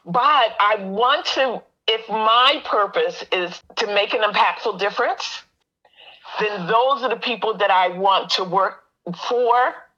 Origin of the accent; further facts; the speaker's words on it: New Jersey, United States; So I'm originally from Jersey, and I think I shared that.